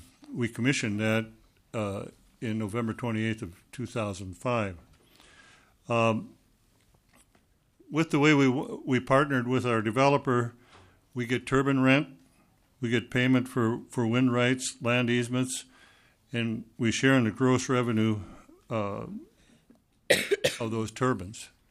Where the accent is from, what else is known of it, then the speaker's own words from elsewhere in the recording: Minnesota, United States; I'm a farmer from Jackson County, past president of the Minnesota Corn Growers and also a board member.